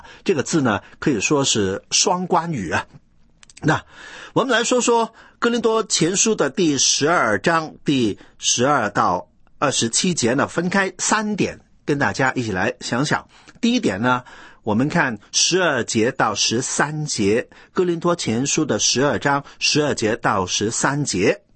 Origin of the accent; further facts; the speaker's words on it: southern China, China; ，我是南方人，我说的是南腔北调的普通话。